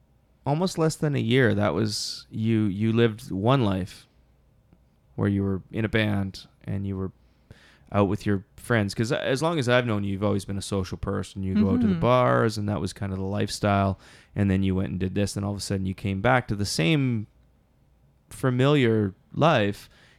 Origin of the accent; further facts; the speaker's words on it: Thunder Bay, Ontario, Canada; My hometown. what a dump.